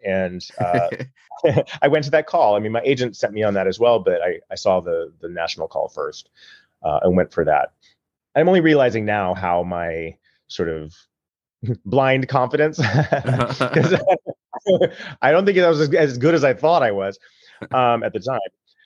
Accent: Hollywood, California, United States; born there; also born or lived in Michigan / Milwaukee / Santa Fe / Oregon; I was born in California and in Hollywood and kind of lived all over until moving back to Los Angeles. I went to Michigan, Milwaukee, Santa Fe, Oregon, and Singapore, and then came back to go to college in Los Angeles.

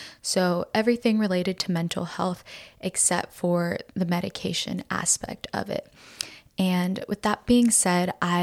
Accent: Florida, United States; They immigrated here in 1999 from Colombia. So I grew up in Florida and now live here in Tennessee.

